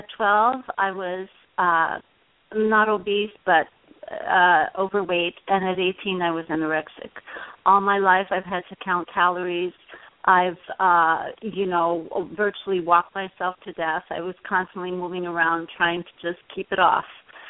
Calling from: Puerto Rico; I'm calling from Puerto Rico.

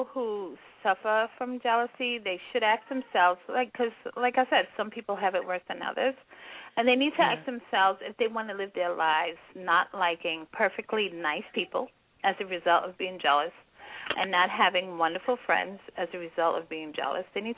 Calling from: New York, United States; I'm New York.

